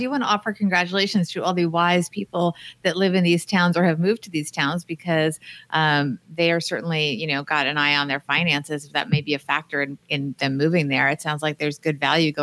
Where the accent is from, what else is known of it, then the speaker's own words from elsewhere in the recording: New York, United States; I was born 10 blocks from where I am right now. So this is my hometown.